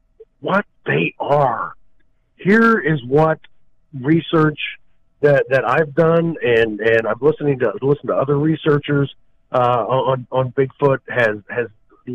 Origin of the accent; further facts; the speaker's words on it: Missouri, United States; I'm from Missouri, and back in 1973, we had encounters of a monster that was dubbed Momo, Missouri Monster.